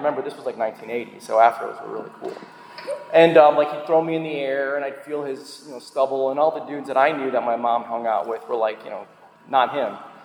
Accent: Chicago, Illinois, United States; moved away; Remember, I came from Chicago, okay? There's a bit of a culture change there. To say nothing of the weather.

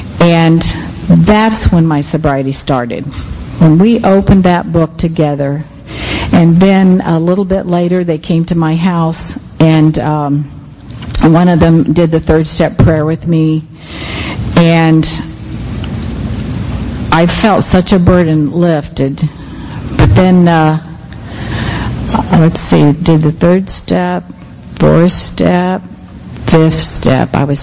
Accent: St. Petersburg, Florida, United States; "Oh, no, no, I'm from St. Petersburg, Florida."

